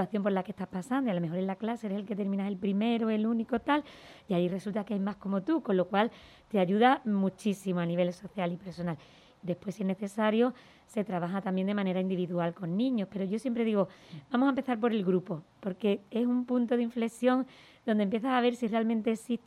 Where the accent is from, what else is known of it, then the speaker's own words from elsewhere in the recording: Andalusia, Spain; aunque soy gaditana